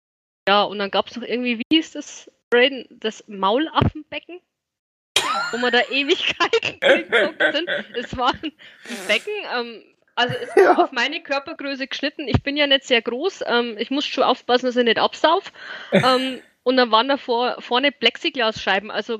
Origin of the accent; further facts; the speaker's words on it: Bavaria, Germany; Ich bin aus ganz, ganz anderen Gegenden. Das ist Kaffrange, ja, ich bin eine Oberpfälzerin.